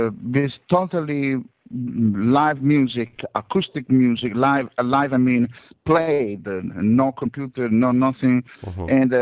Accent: Florence, Tuscany, Italy; especially for my hometown team, Fiorentina

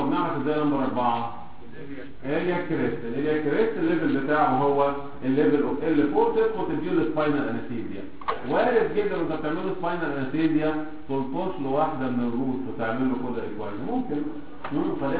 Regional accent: Egypt; احنا للاسف يعني كمصريين عندنا مشكله في ايه؟

